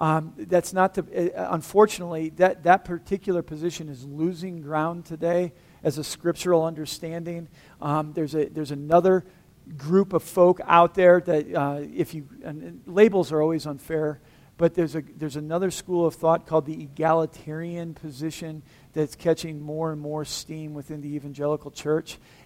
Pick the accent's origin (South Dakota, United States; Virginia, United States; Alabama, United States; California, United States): South Dakota, United States; I'm from South Dakota. I grew up, in a cornfield.